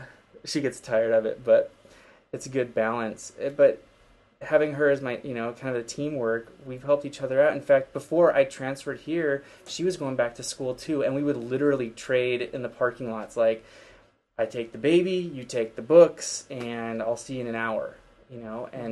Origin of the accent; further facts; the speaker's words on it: Wenatchee, Washington, United States; I came from Wenatchee, which is kind of small, so coming to the big city